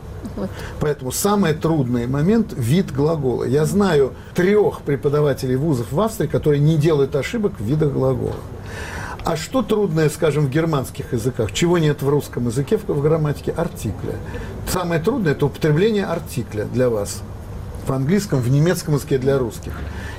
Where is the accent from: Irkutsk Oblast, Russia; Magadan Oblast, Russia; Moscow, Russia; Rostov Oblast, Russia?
Moscow, Russia; я москвич